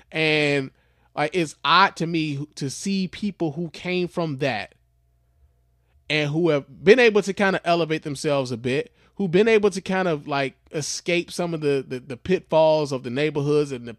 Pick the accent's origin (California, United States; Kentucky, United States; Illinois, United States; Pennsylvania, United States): Illinois, United States; Chicago; Of course, you guys know I'm from Chicago. Chicago is home for me.